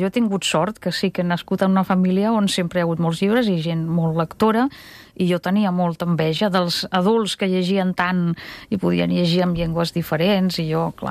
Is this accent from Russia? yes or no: yes; Saint Petersburg, Russia; ara ja des de l'any 21 que no vaig a Sant Petersburg i llavors tot el que aleshores em semblava, bueno, com aquests suburbis on em vaig criar, que són uns suburbis bastant avorrits, grisos, tristos de la ciutat